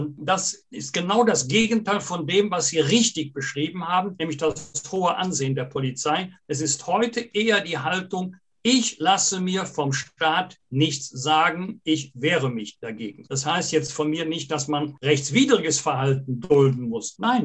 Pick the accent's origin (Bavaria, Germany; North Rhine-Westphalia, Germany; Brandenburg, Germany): North Rhine-Westphalia, Germany; Bergisch Gladbach; dem Namen meiner Heimatstadt Bergisch Gladbach